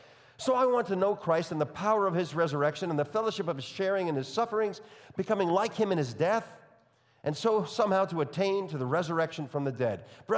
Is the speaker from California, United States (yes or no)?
no; New York, United States; accent: New York; You know, my New York accent is mostly gone, except when I speak really quickly. Then it just pops back in.